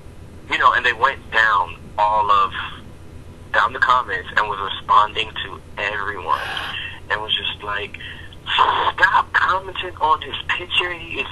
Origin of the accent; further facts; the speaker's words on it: Atlanta, Georgia, United States; I was raised in Atlanta, so it feels really, really good to come back here.